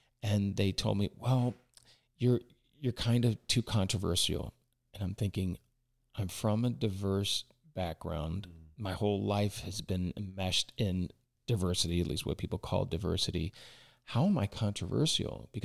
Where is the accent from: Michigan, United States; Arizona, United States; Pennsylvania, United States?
Pennsylvania, United States; but I'm not even Southern. I'm from Pennsylvania.